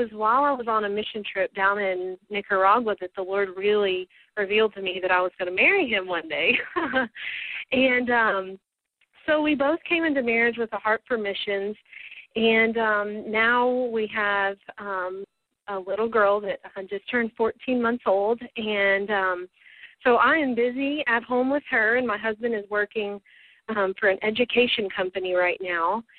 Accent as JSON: {"language": "English", "region": "Texas", "country": "United States", "said": "Okay, I am from Texas, and I've been married a little over 2.5 years."}